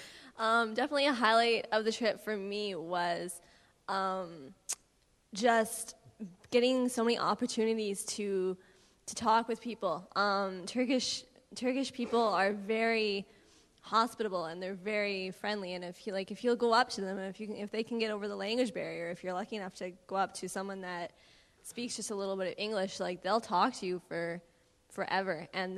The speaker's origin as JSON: {"language": "English", "country": "Canada", "said": "they'll stare at us because we're from Canada, we're different"}